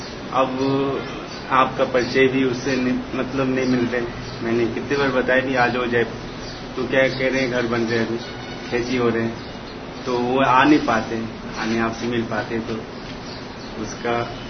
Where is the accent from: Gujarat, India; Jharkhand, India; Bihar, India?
Bihar, India; now in Jaipur, India; mummy को बहन को मैं इधर ले आए बिहार से यहाँ जयपुर ले आए, पापा वहाँ रुक गए